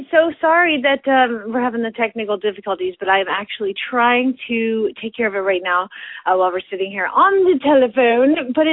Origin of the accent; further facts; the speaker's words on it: Phoenix, Arizona, United States; from Phoenix, Arizona